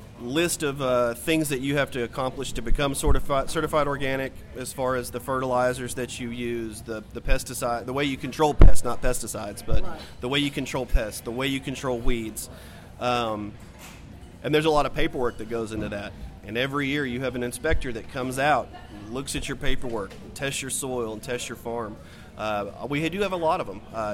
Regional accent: Arkadelphia, Arkansas, United States; I grew up in Arkadelphia. They have a farmers market now.

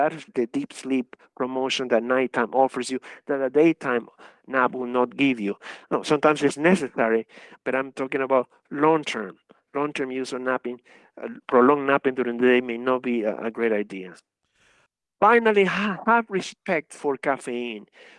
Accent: Ecuador; English is a second language; I'm from Ecuador, which is the middle of the world. I'm on the equator line

